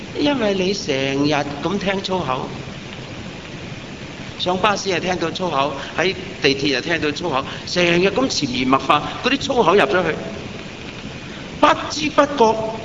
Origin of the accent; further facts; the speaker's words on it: Hong Kong; 香港人有誰喜歡吃虧的？我們香港人精到呢